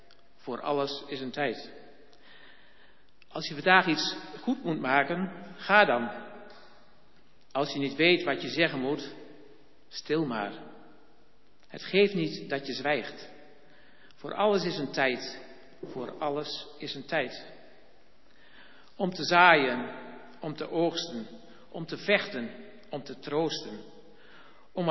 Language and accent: Dutch; Veessen, Gelderland, Netherlands; Ik kom uit de buurt van het Vorchte Veessen